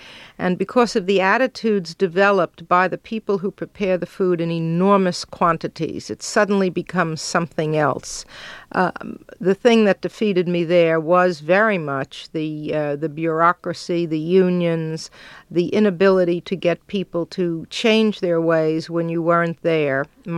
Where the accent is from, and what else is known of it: Brooklyn, New York, United States; born or raised there